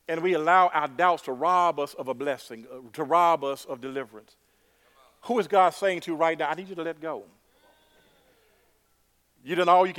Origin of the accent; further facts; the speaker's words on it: the South, United States; I'm country. I'm from the South. I love it all.